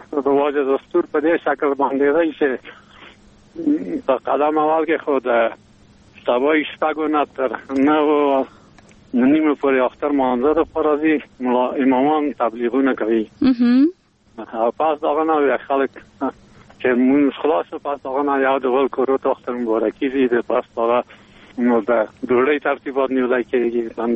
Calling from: Parwan, Afghanistan; د پروان ولایت نه.

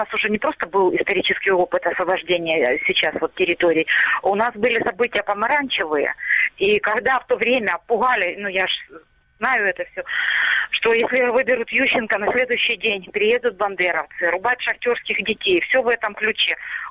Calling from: Starobilsk, Luhansk Oblast, Ukraine; Старобельск.

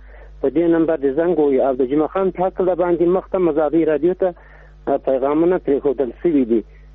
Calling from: Paktika, Afghanistan; د پکتیکا دی ولایت د جانخیل ولسوالی تا سره په تماس کې یم.

